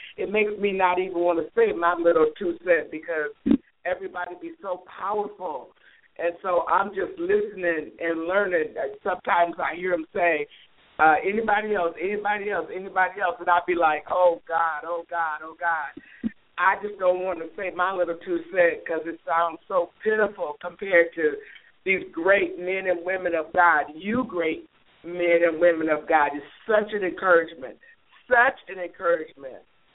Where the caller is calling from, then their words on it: Michigan, United States; from area code 616, and.